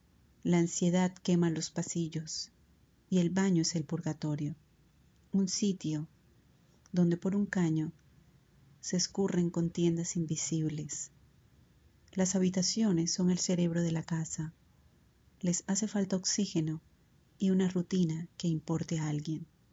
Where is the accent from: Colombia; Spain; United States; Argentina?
Colombia; Santa Marta, Magdalena; soy de Santa Marta, Colombia